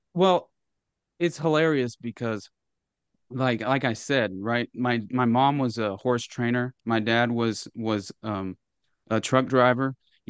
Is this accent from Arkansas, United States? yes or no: yes; Arkansas, United States; Since I was a child, right, I had like a dream of because I grew up in Northwest Arkansas on a 35-acre farm.